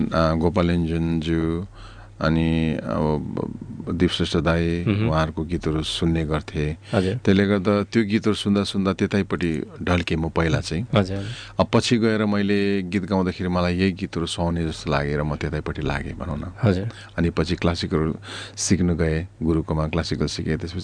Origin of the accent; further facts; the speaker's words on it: Darjeeling, West Bengal, India; म एउटा साधारण फ्यामिलीमा जन्मेको र म दार्जिलिङमा जन्मेँ पढेँ सेन्ट रोज स्कुल र कलेज मैले गभर्मेन्ट कलेज दार्जिलिङको गभर्मेन्ट कलेजबाट पढेँ